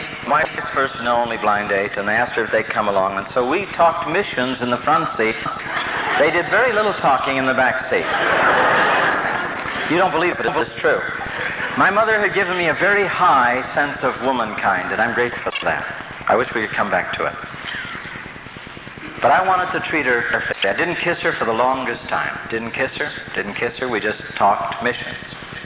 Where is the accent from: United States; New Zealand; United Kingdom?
United Kingdom; England; I'm an Englishman. It's very hard for me to do that.